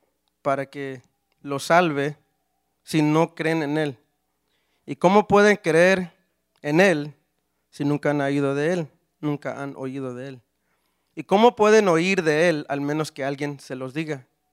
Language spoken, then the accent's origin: Spanish; Harrisonburg, Virginia, United States; yo soy de Harrisonburg y aquí nací, es mi testimonio